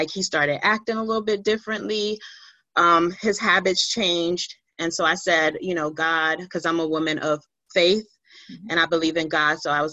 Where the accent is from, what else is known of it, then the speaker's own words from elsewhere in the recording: Beaufort, South Carolina, United States; now in New York, United States; I live in Manhattan, New York. I was raised in Beaufort, South Carolina, and then I came back to New York. I've been here now for 25 years.